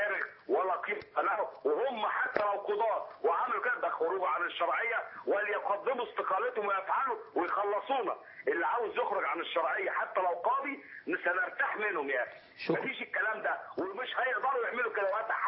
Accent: Egypt; القضاء عندنا في مصر

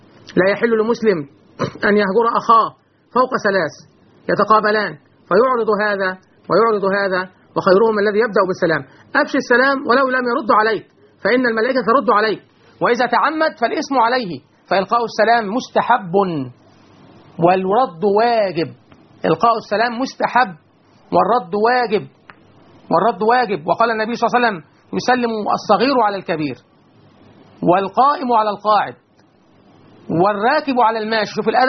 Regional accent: Egypt; بلدنا مصر

